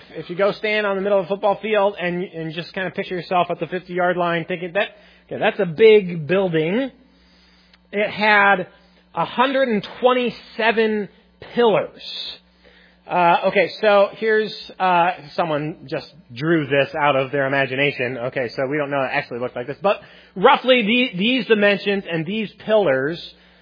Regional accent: Le Mars, Iowa, United States; like, when I go other places and I tell people I'm from Lamar's, and I'm trying to explain where I'm from, I say, oh yeah, we're the ice cream capital of the world.

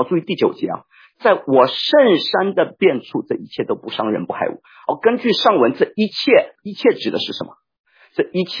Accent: China; 我是中国人，我讲的是中国话，我本来没有共同语言的

